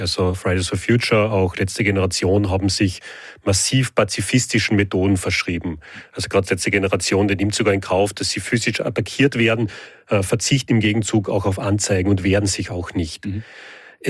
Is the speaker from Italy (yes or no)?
no; Carinthia, Austria; ich als Kärntner kann da gar nichts versprechen.